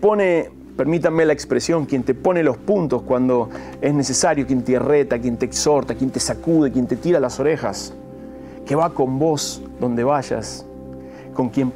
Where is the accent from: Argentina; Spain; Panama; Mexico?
Argentina; lo voy a decir porque soy argentino